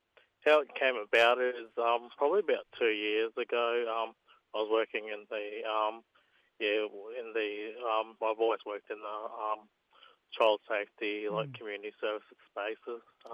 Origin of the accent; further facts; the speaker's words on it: Rockhampton, Queensland, Australia; born there; now in Gympie, Australia; I was born in Rockhampton, so I'm a Durrumbull man, but I'm living on mum's country now, so Gubbi Gubbi country in Gympie, so yeah.